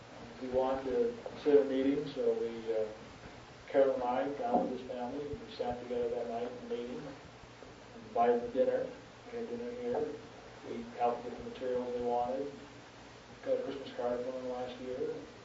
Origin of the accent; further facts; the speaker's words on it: Australia; I'm from Australia. My wife and I and family are touring the world.